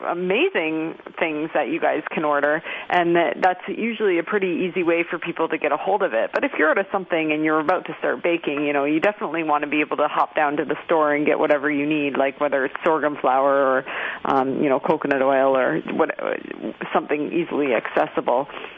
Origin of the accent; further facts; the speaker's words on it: Canada; And, I mean, as a Canadian, sometimes it's hard for me to make recommendations